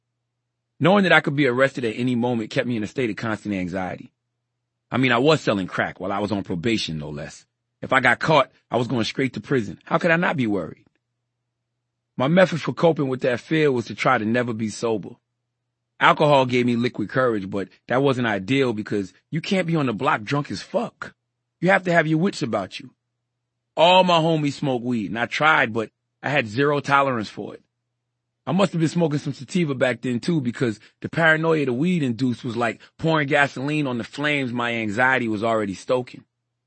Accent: the South, United States; There's no question the stress I experienced as an African-American, especially a poor one growing up in the South, has directly led to my issues with anxiety.

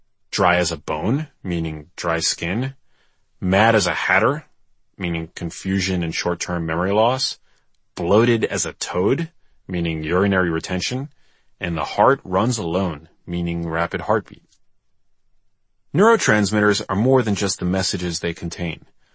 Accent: New York City, New York, United States; Growing up in New York City, I would always feel my spirits drop come the fall.

